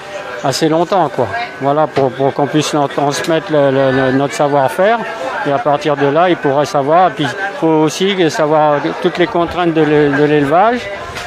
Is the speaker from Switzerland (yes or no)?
no; French Guiana, France; Donc, partant de métropole avec notre expérience, on est venu. Mon épouse est vosgienne et moi, je suis guyanais.